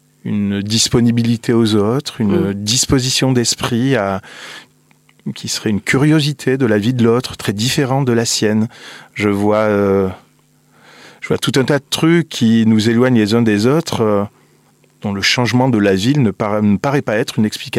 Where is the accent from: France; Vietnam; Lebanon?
France; que je suis français et qu'en la qualité de français citoyen